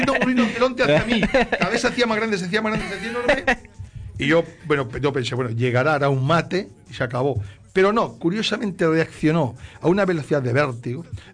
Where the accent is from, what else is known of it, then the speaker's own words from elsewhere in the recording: Spain; como sabía que somos españoles, que somos europeos.